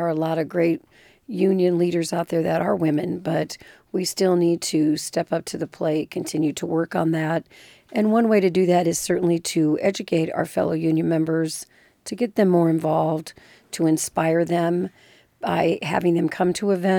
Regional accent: Iowa, United States; I grew up in Northwest Iowa.

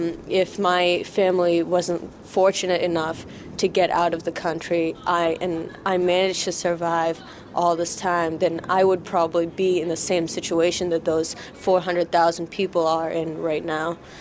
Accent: United States; I'm an American, and I hope that the U.S. government can step in and do something about it.

